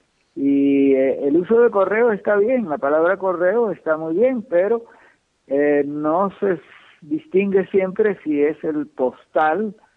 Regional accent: Cuba; now in United States; Sí, sí, yo me fui de Cuba en el año 1956.

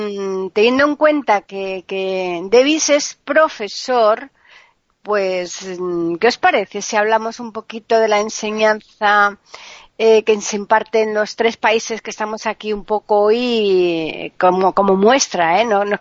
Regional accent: Seville, Andalusia, Spain; yo soy de Sevilla, del sur de España.

